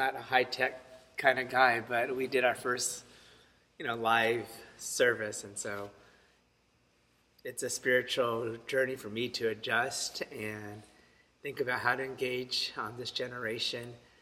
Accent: California, United States; I'm from California, and I think my relatives are in a lot of fear

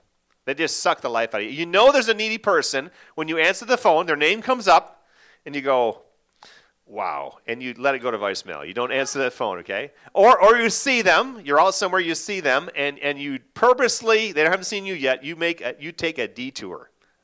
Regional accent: Wisconsin, United States; First of all, I'm from Wisconsin. And you know I'm from Wisconsin as soon as I say I'm from Wisconsin.

